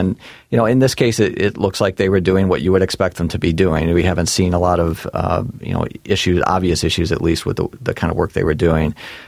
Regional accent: Cleveland, Ohio, United States; Yeah, I grew up in Cleveland and born and raised with all the tragic consequences that go with that as a sports fan

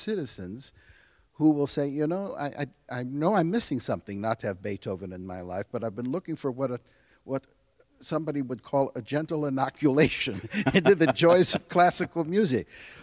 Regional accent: Chicago, Illinois, United States; accent: Chicago; Yes, with my Chicago accent.

